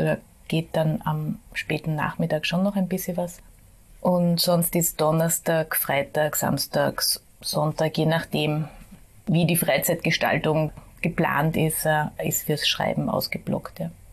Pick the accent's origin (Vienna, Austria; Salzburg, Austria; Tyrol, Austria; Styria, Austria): Vienna, Austria; ich bin Wienerin. Habe mein ganzes Leben lang, also 52 Jahre bis jetzt hier gelebt